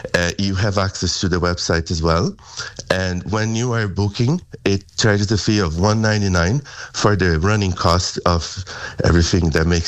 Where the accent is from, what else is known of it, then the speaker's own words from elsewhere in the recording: Brazil; English is a second language; now in Ireland; You know, I'm from Brazil. Things there are very far away.